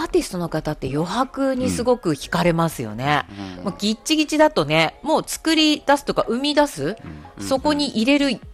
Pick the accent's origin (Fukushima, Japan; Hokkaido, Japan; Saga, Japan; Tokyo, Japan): Hokkaido, Japan; Sapporo; now in Otaru, Japan; 私ももともと札幌出身なので、まあ、もう今は小樽に住んでる時期の方が長いですけど